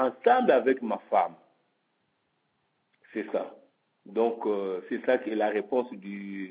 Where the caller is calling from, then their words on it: Florac, Occitanie, France; à Florac.